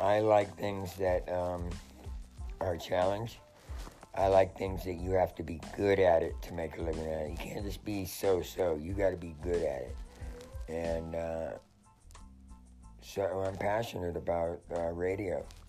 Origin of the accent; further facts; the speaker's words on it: Los Angeles, California, United States; also born or lived in San Diego; I lived in San Diego for quite a while, and I grew up in Los Angeles, and I moved to San Diego